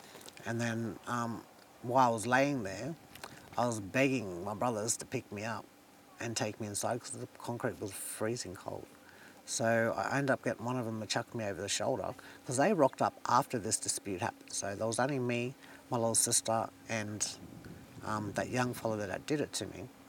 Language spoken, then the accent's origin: English; Alice Springs, Northern Territory, Australia; I'm from Alice Springs. I'm 35 years old.